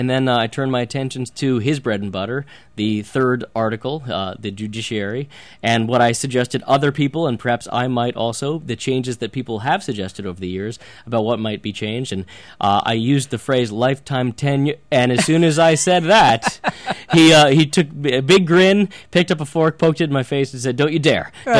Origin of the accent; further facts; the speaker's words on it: United States; But I also know, as a human, as an American, I would love to think